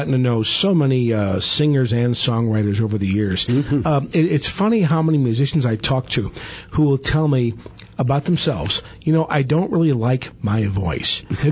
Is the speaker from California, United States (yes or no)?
no; St. Louis, Missouri, United States; played a theater in my hometown in St. Louis, I think it was like 1989 or something